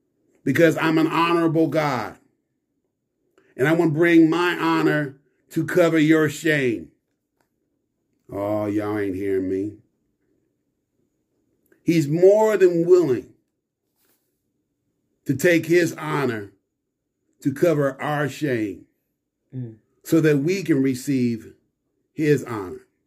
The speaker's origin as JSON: {"language": "English", "region": "New York", "country": "United States", "said": "Me from Windsor Terrace."}